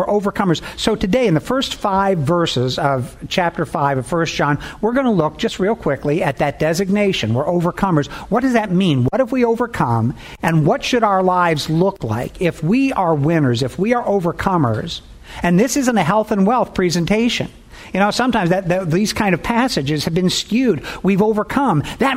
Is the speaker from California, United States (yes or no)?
no; Chicago, Illinois, United States; You know, Paul and I come from the Chicago area.